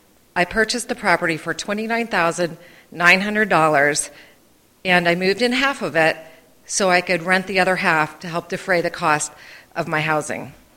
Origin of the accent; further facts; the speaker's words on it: Conneaut, Ohio, United States; I grew up in Conneaut, Ohio, a small town nearly half the population of Genoa Township. It was a blue-collar community